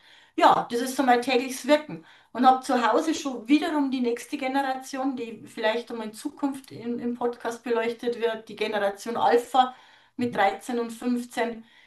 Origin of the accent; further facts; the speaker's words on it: Bavaria, Germany; wenn man bei uns in Niederbayern sagt